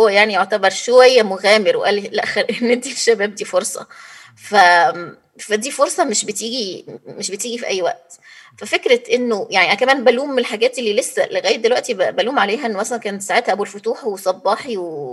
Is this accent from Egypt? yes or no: yes; Egypt; وكمان كانوا مثلا عندنا في مصر بيقول